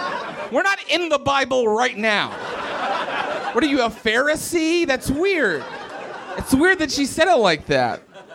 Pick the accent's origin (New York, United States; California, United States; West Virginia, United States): West Virginia, United States; Morgantown; We were in my hometown. I'm from Morgantown, West Virginia.